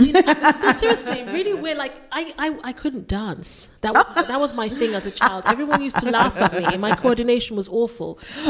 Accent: Lagos, Nigeria; also born or lived in Port Harcourt, Nigeria; I lived in Lagos. I grew up, I was born in Port Harcourt. My early years was in Port Harcourt

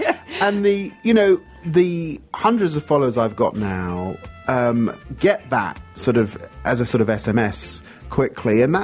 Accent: London, United Kingdom; So I'm a Londoner. London remains hugely, hugely important.

